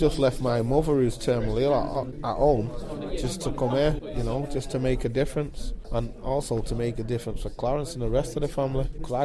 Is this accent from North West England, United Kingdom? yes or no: yes; Manchester, North West England, United Kingdom; I come from Mosside.